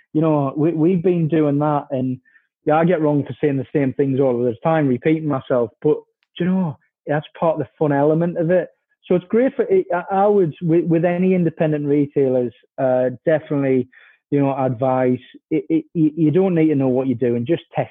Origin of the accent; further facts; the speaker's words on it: Sunderland, North East England, United Kingdom; and I'm from Sunderland.